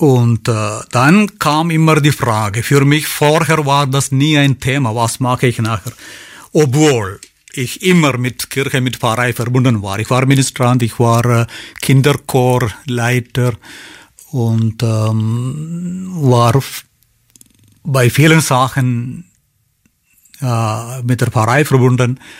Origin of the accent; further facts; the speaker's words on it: Kerala, India; German is a second language; Aus Kerala komme ich, aus Südindien. Ich bin in einem ganz einfachen kleinen Dorf aufgewachsen. Dort ist die Christen mehrheitlich